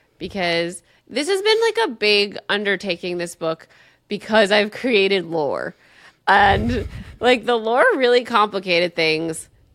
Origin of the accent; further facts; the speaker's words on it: New Jersey, United States; I'm from New Jersey. What do you want from me?